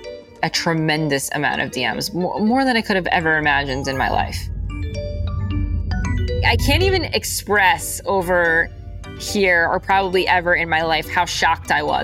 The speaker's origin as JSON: {"language": "English", "town": "Great Neck", "region": "New York", "country": "United States", "said": "I am from Long Island. Tanya's also from Long Island."}